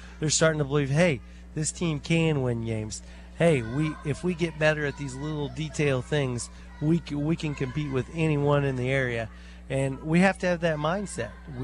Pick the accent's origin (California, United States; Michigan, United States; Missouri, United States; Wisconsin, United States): Missouri, United States; Jefferson City; I grew up in Jeff City, Missouri, where we had rivalries, and they never left.